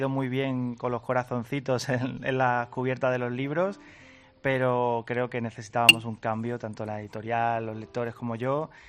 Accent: Carmona, Andalusia, Spain; en principio yo soy de Carmona

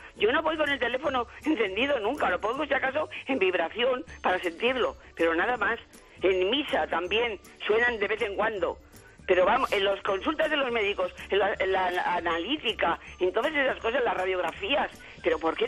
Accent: Madrid, Community of Madrid, Spain; now in Almería, Spain; Aunque soy madrileña.

